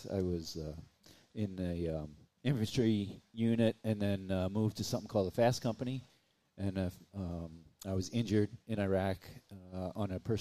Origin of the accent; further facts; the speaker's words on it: New York, United States; I grew up in New York. I was very familiar with homeless people, obviously familiar with veterans, but the combination struck me.